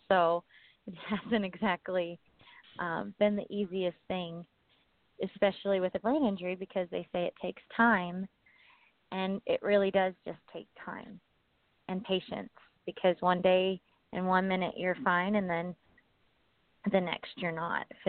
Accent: Texas, United States; now in Colorado, United States; I'm based out of the mountains in Colorado. I'm originally born and raised in Texas.

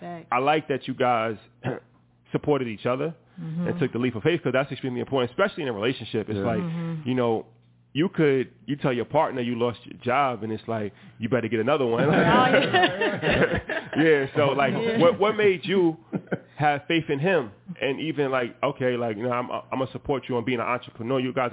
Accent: New York, United States; especially like we come from New York

